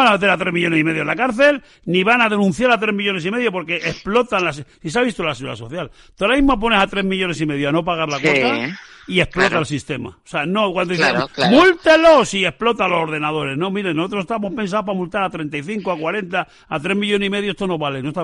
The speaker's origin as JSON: {"language": "Spanish", "region": "Castile and León", "country": "Spain", "said": "En Castilla y León no había un pueblo que no hubiera 100 cursos, en mi pueblo"}